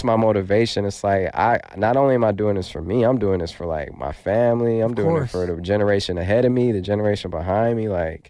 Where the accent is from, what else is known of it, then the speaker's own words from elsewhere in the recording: Detroit, Michigan, United States; Like, I grew up in Detroit, so, like, you know, I would come back. I would come back a lot and just ride through, you know, the neighborhood I grew up